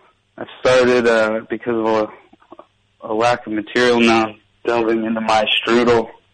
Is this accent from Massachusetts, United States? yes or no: no; Point Pleasant, New Jersey, United States; also born or lived in Seaside Heights; Yeah, I grew up in Point Pleasant and Seaside Heights